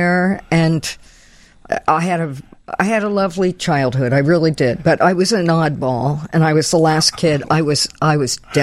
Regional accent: Pennsylvania, United States; also born or lived in New York City; Outside of Philadelphia.

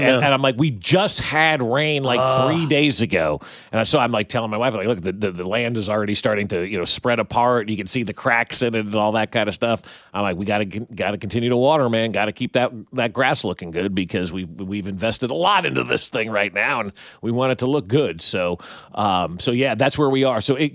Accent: East Coast, United States; I'm a West Coast guy. I like the West, even though I grew up on the East Coast, which is weird.

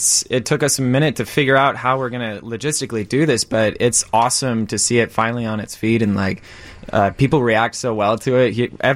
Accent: Minnesota, United States; now in Chicago, United States; I'm from Minnesota originally, and I moved here for school. Went to Roosevelt University downtown. And since then, I've just kind of been working in Chicago at various theaters.

